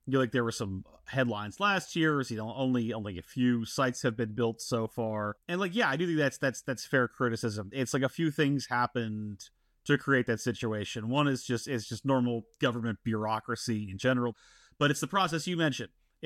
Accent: Texas, United States; Senator Ted Cruz out of my home state of Texas

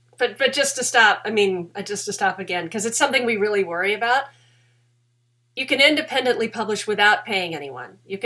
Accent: Kansas, United States; and I am from Kansas, and my dad's a little more, you know, it's not quite Sinking Fork.

